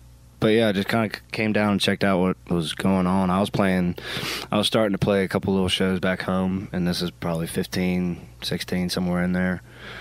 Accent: Maryland, United States; So I'm from Maryland.

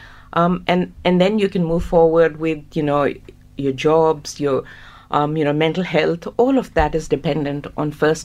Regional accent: Pakistan; now in Australia; I grew up in Pakistan, as most people know, and I think I lived in 2 houses, really, in my whole life there. I came to Australia, and I think I moved 5 times in the first 5 years of living here.

